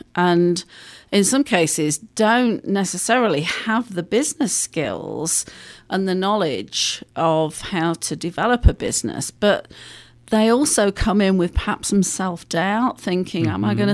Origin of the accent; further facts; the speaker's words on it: England, United Kingdom; moved away as an adult; now in United States; I'm from England, but I did marry a Texan.